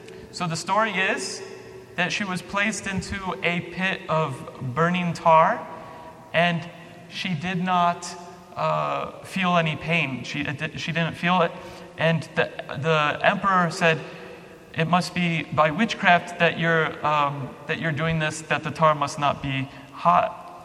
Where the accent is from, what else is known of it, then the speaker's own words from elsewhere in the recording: Chicago, Illinois, United States; I grew up in Chicago. I was not raised Orthodox either